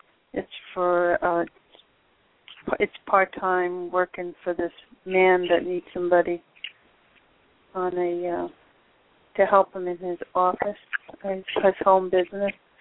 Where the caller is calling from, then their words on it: Florida, United States; from Florida.